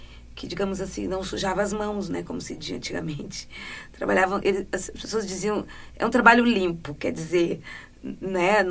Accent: Lajeado, Rio Grande do Sul, Brazil; also born or lived in Taquari; Eu nasci em Taquari, mas com 11 anos eu fui morar em Lajeado, uma cidade de colonização italiana e alemã. E ali eu já era uma das poucas meninas negras que frequentava, digamos, a sociedade lajadense

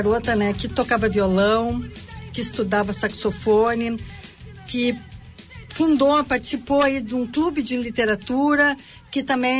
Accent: Caxias do Sul, Rio Grande do Sul, Brazil; Eu sou de Caxias do Sul, né?

